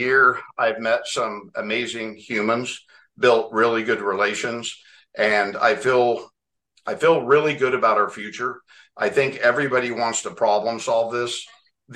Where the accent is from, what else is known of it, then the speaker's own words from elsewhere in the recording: California, United States; I know you guys read the news. I'm from California. We are projecting a $68 billion deficit in California over the next 3 years.